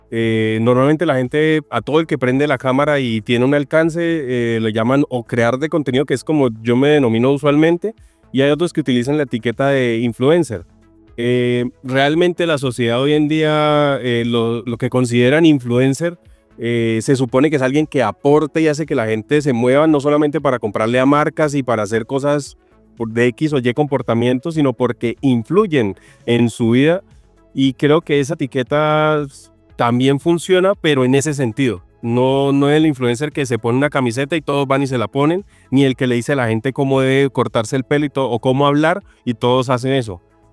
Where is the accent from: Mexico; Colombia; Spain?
Colombia; Santander; soy un santandereano muy echado para adelante